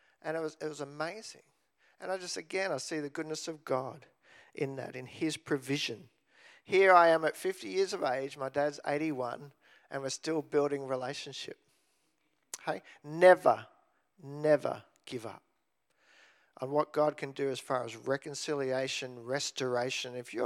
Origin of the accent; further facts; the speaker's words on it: Australia; because I'm beautifully Australian.